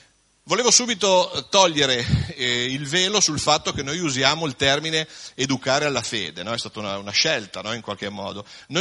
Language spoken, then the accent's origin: Italian; Vernazzola, Liguria, Italy; born there; now in Parma, Italy; Io abito a Parma da 22 anni, ma sono nato a Vernazzola, quindi potete immaginare la mia infanzia dove è stata.